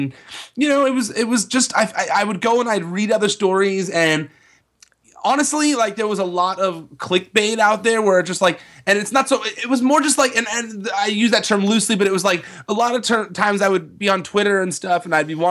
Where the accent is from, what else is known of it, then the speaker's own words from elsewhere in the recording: California, United States; I try my best not to say all the time, but I'm from California, so I can't help it.